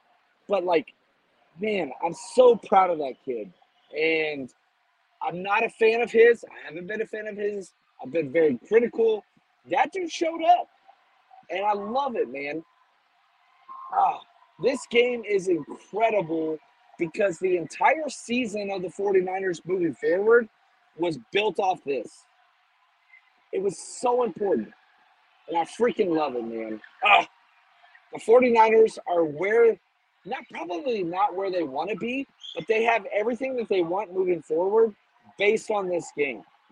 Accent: Dallas, Texas, United States; my whole reason why I'm a Cowboys fan, you guys know me, is because of just like where I was raised in Dallas

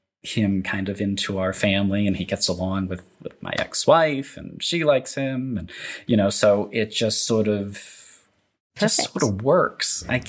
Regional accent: New England, United States; I had planned trips kind of growing up in New England area.

